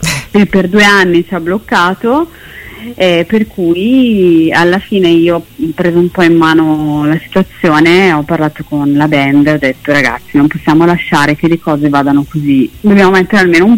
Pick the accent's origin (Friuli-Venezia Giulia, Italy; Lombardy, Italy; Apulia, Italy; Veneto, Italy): Lombardy, Italy; Brescia; noi siamo di Brescia